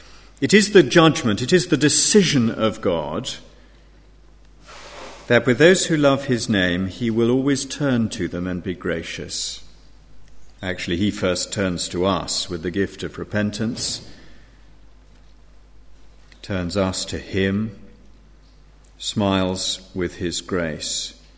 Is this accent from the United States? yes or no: no; United Kingdom; We're British. We have the stiff upper lip.